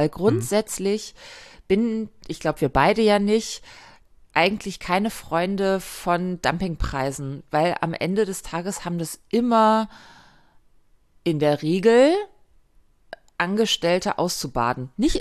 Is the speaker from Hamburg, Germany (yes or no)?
yes; Hamburg, Germany; in Hamburg ist es so, meine Heimatstadt